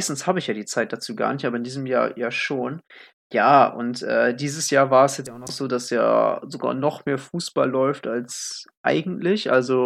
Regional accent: Northern Germany, Germany; Ich meine, ich komme aus Norddeutschland, ich habe jetzt nicht den Riesenbezug zu Wintersport.

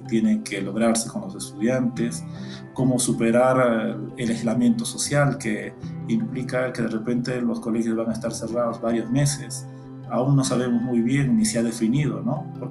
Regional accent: Huaraz, Ancash, Peru; me encuentro en Huaraz, soy natural de Huaraz, también maestro acá

